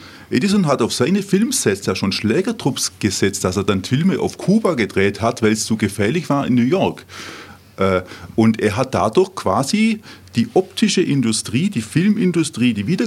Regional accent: Laupheim, Baden-Württemberg, Germany; aus meiner Heimatstadt Laupheim.

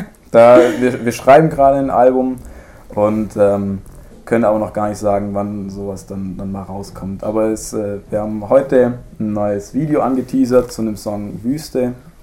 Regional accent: Ulm, Baden-Württemberg, Germany; ich komme aus Ulm

